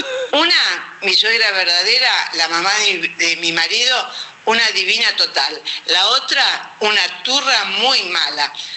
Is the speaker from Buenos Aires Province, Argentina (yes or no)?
yes; Bahía Blanca, Buenos Aires Province, Argentina; Yo soy de Bahía Blanca y conocí a mi marido que estaba temporariamente ahí y en menos de un año nos casamos.